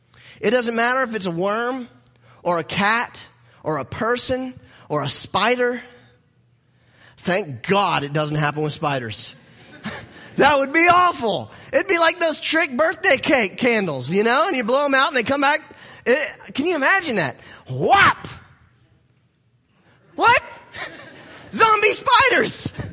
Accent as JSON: {"language": "English", "region": "the South", "country": "United States", "said": "Somebody knows I'm from the South."}